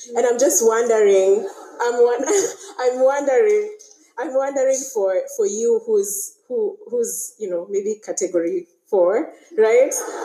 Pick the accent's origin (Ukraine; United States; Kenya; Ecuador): Kenya; Nairobi; Oh, I'm from Nairobi, Kenya.